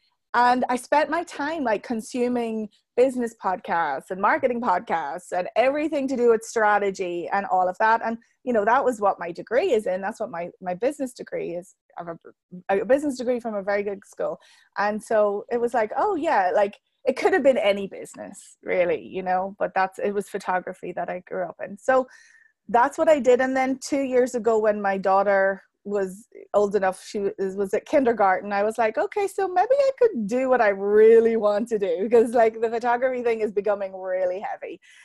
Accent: Ireland; now in Atlanta, United States; I'm originally from Ireland, but I live here now in Atlanta.

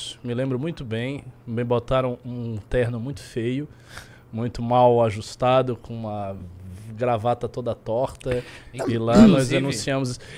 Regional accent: Bahia, Brazil; É, cara, eu sou baiano.

